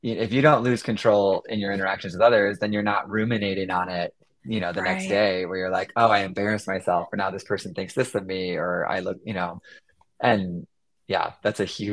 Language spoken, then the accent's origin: English; Michigan, United States; I grew up in Michigan, very, nice Midwesterner, and you just don't express emotions in that way.